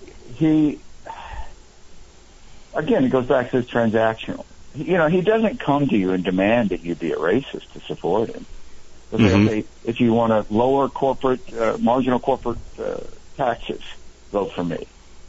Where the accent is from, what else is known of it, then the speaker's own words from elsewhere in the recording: Mississippi, United States; look, I'm from Mississippi, right? So finally, about 2 months ago, we voted to take down the state flag